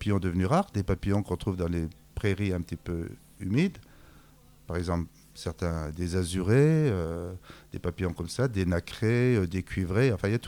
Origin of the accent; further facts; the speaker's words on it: France; Nous sommes français, mais nous sommes également en Europe.